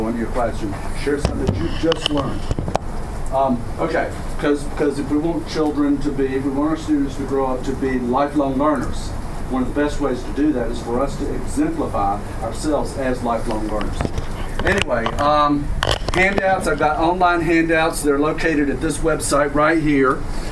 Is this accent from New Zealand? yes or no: yes; New Zealand; I'm from New Zealand. That's why I sound like this.